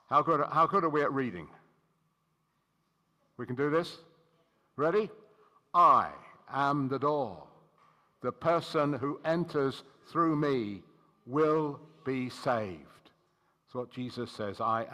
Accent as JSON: {"language": "English", "town": "Hemel Hempstead", "region": "East of England", "country": "United Kingdom", "tie": "born or raised there", "said": "when I was a boy growing up in Hemel, we had the scripture exam"}